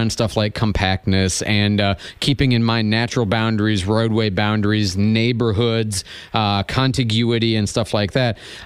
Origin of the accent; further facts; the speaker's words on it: Chicago, Illinois, United States; I grew up in Chicago. I know what you're talking about.